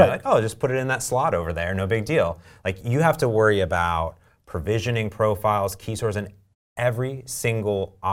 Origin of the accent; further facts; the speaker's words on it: Seattle, Washington, United States; I don't want to bag too much on my hometown Seattle Sounders